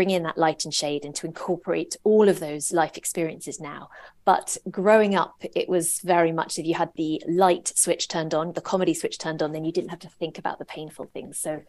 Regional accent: England, United Kingdom; We're from, you know, an Irish Catholic family. We sort of do humour, especially in the bleak times. And I think, but we were also growing up in England the whole time.

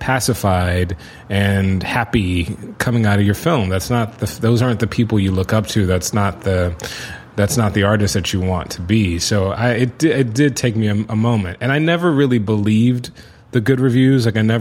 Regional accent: United States; Because, you know, I'm an American consumer.

